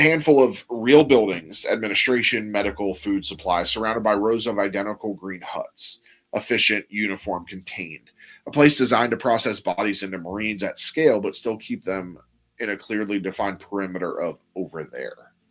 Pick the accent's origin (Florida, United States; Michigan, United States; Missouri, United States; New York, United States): Florida, United States; Listen, I grew up in Florida. That was daily life in Florida.